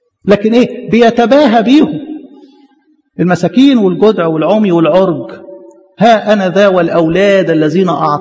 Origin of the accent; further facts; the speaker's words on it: Egypt; باعتبار احنا مثلا كمصريين